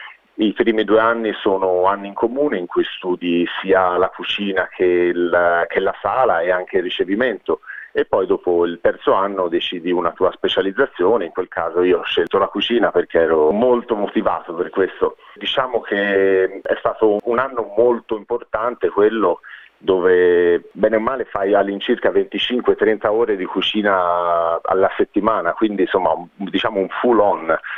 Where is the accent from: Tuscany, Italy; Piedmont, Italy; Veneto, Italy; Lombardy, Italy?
Tuscany, Italy; Florence; accent: Florentine; Io vengo da Firenze, come potrete sentire facilmente dal mio accento.